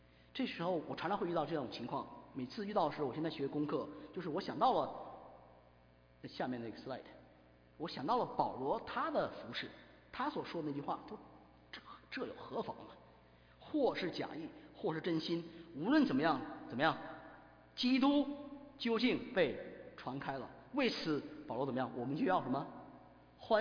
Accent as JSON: {"language": "Chinese", "region": "North China", "country": "China", "said": "我是北方人，那我太太是南方人，我们饮食习惯跟有些想法是到今天都不一样"}